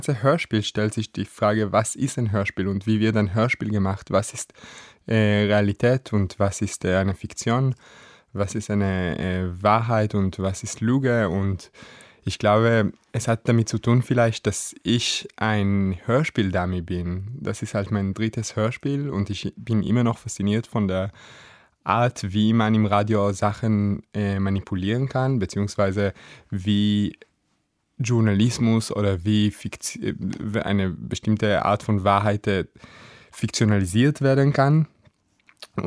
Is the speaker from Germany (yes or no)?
no; Israel; first language he; German is a second language; Ich habe viele gute Erinnerungen aus meiner Kindheit in Israel. Ich liebe die hebräische Sprache. Das ist die einzige Sprache, in der ich das Gefühl habe, dass ich mich eloquent ausdrücken kann.